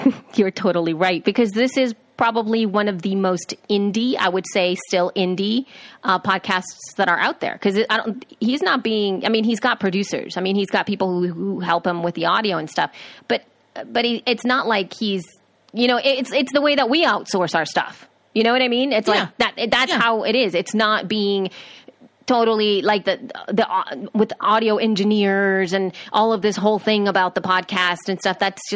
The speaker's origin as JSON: {"language": "English", "country": "El Salvador", "said": "And of course me, because I am from El Salvador."}